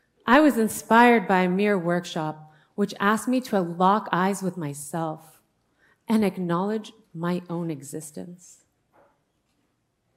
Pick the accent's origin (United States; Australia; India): India; placed on me as a female, placed on me as an Indian woman.